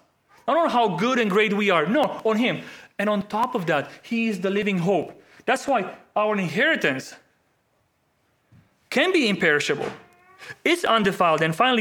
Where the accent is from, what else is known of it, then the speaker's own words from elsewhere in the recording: Romania; back in Romania, and don't judge me too much.